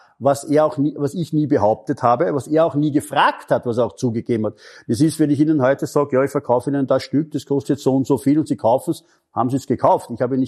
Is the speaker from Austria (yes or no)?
yes; Austria; bei uns in Österreich